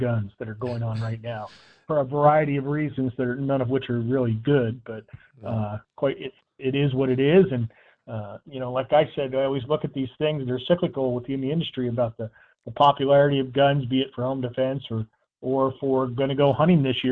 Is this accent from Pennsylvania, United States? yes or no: yes; Pennsylvania, United States; I've been a bird hunter ever since I was a kid growing up in Pennsylvania.